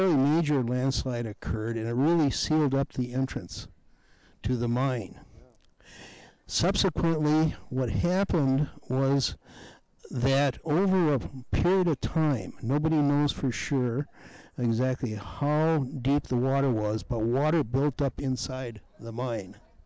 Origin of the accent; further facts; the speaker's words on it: Duluth, Minnesota, United States; I'm from Duluth, Minnesota, and I have a history with Holden Village going back to 1969.